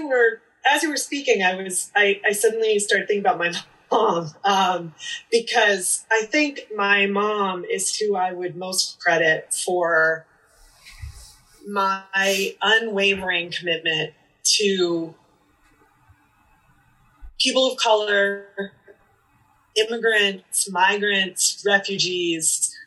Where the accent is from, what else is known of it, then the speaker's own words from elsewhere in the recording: Boston, Massachusetts, United States; I was from Boston. I'd been accepted in schools in the Northeast